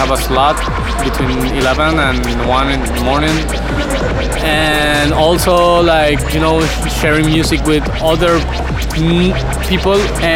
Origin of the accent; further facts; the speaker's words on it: Caracas, Capital District, Venezuela; English is a second language; now in Barcelona, Spain; Venezuela, I come from Caracas, and it's a really chaotic place. Yeah, it's pretty dangerous, you know. It's really stressing to live there.